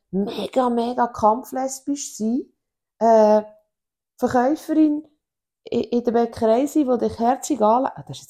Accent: Switzerland; ich bin in Singen aufgewachsen

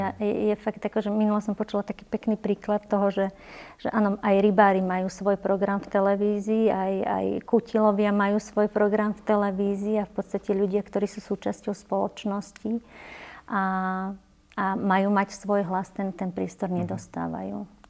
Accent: Považie, Slovakia; ja som vyrastala fakt v malej dedinke na Považí

